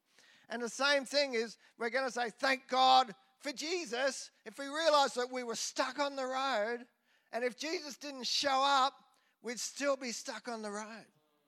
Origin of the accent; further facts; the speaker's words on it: Queensland, Australia; I grew up on the Sunshine Coast in the surf, so I'm quite comfortable, probably not these days, so comfortable in a rip.